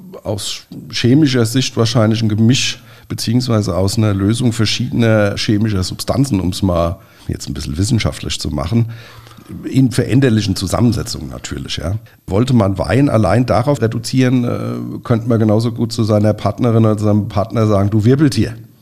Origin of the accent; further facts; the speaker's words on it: Nierstein, Rhineland-Palatinate, Germany; wir kommen ja aus Nierstein